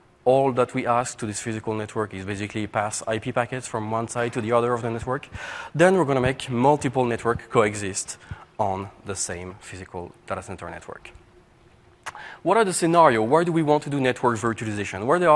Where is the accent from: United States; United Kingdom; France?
France; Paris, Île-de-France; English is a second language; I come from Paris, France, the real one.